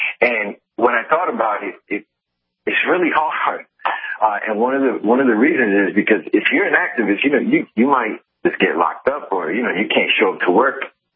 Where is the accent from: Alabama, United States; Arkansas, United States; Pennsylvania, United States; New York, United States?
New York, United States; now in Tampa, United States; I'm from New York, and at the time I heard about it, I just had made the move down to Tampa.